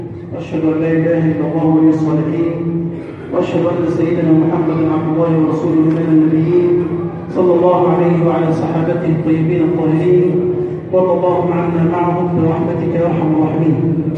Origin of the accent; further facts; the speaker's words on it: Egypt; واحفظ بلدنا مصر من شر الأشرار